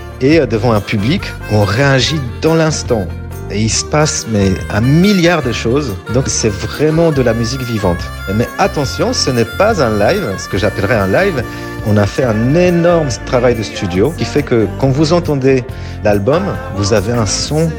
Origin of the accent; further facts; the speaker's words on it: Poland; French is a second language; now in France; Alors oui, mon enfance en Pologne sous un régime totalitaire fait que je suis particulièrement sensible à la notion de liberté.